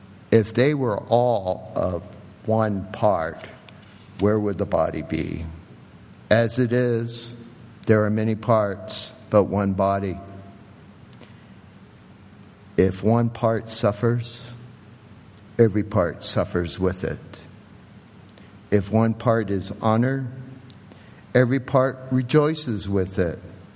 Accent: England, United Kingdom; and forgive my Latin, I'm English.

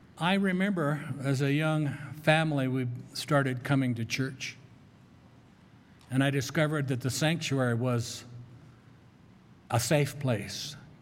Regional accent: Colorado, United States; I grew up on the Western Slope, and there are cactuses and yucca plants and sand and lots of terrain to go out and ride your motorcycle on or do whatever you wanted to do.

